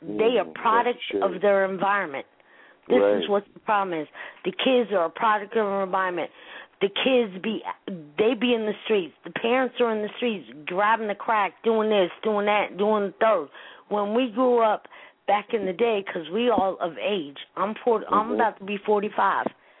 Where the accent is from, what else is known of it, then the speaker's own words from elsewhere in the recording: Newark, New Jersey, United States; I'm a white girl. From Newark. A blood.